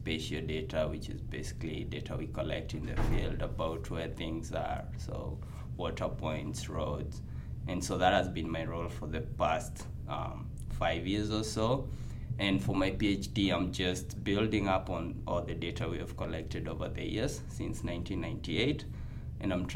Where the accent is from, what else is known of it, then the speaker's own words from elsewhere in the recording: Naivasha, Nakuru County, Kenya; now in United States; I come from Kenya, so specifically Naivasha, which is a small town in Kenya.